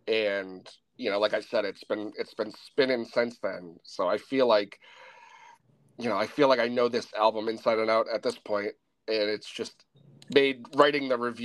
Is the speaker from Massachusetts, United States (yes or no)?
yes; Massachusetts, United States; You know, I'm from Massachusetts, right? I live in Massachusetts.